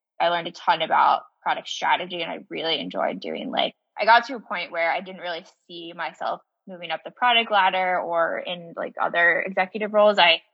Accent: Bexley, Ohio, United States; So she took me to the local Chase Bank in my hometown of Bexley, Ohio, and they set me up with mutual funds, I think.

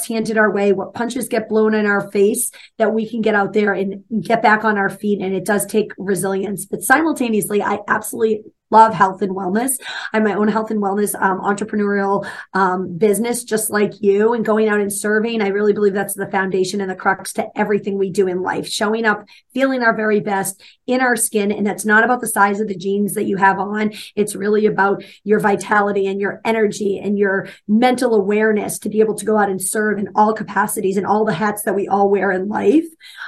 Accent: Massachusetts, United States; I am originally from Massachusetts.

